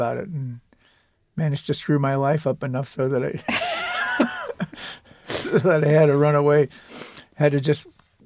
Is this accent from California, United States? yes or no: no; Boston, Massachusetts, United States; born there; I was born on August 24th, 1938, in Boston, Massachusetts